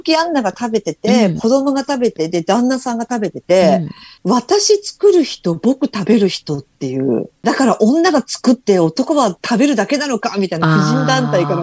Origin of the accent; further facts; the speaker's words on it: Kyushu, Japan; 私はほら九州人だから豚骨ラーメンしか食べれないのよ、